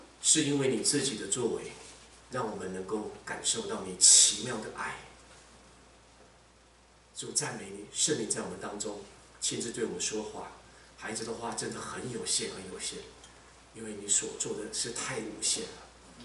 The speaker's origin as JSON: {"language": "Chinese", "country": "Taiwan", "tie": "born or raised there", "said": "所以我记得我小时候，因为我父亲是个军人，所以我是在眷村里面长大的。我们从国内到台湾来"}